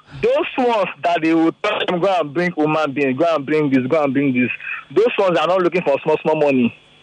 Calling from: Ogba, Lagos, Nigeria; I'm calling from Ogba.

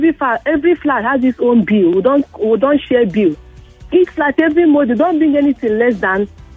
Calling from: Iba, Lagos, Nigeria; I'm calling from Iba.

